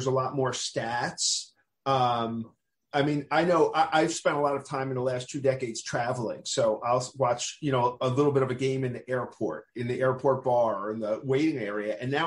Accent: Queens, New York, United States; I grew up in Queens and went to my first games at Shea.

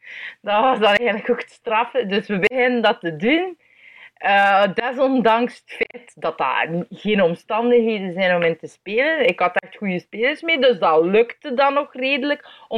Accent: Belgium; Ik ben een improcomedian uit België.

